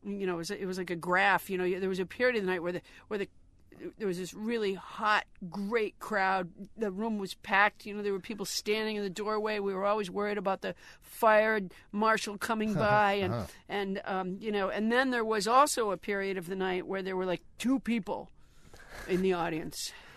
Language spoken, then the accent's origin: English; Sudbury, Massachusetts, United States; Because Sudbury, Massachusetts. Yeah, beautiful town.